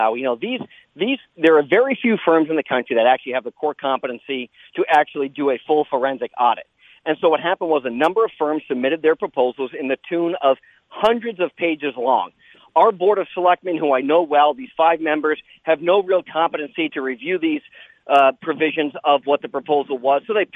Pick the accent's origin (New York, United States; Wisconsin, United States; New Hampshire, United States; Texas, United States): New Hampshire, United States; Windham; in my hometown of Windham, New Hampshire